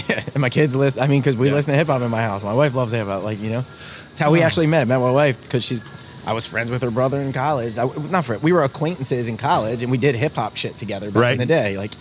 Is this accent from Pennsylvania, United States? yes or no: yes; Philadelphia, Pennsylvania, United States; See, and I would call it small, just because I'm from Philly, and then Portland's smaller than Philly